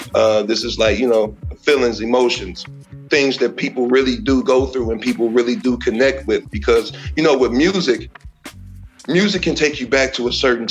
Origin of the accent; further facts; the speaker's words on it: Chicago, Illinois, United States; All right. Well, you know, I'm from Chicago.